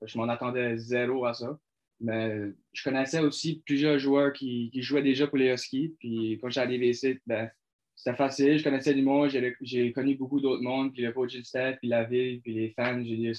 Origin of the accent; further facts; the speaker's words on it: Saint-Charles, New Brunswick, Canada; Je viens du Nouveau-Brunswick à Saint-Charles. C'est vraiment une petite ville, je veux dire. Il n'y a pas grand monde qui habite là.